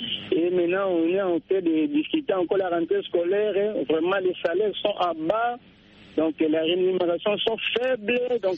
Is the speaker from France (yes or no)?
no; DR Congo; ici, chez nous, en RDC Congo